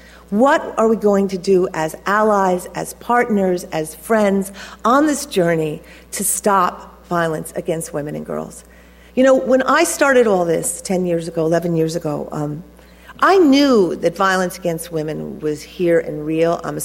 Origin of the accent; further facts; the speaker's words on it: United States; I come from America, I'm white, I'm upper middle class.